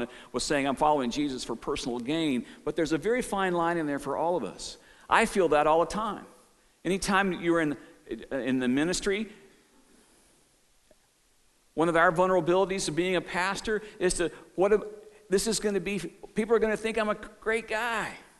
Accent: Bible Belt, United States; I grew up in the Bible Belt of the 50s, 60s, and 70s

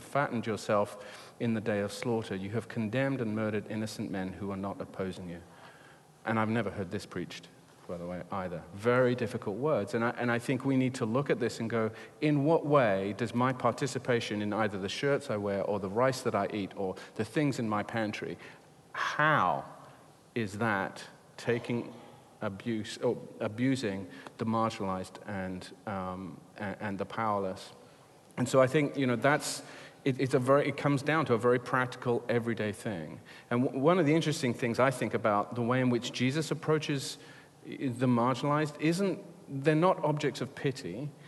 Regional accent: United Kingdom; now in United States; This is particularly interesting for me as a Brit coming to live in America.

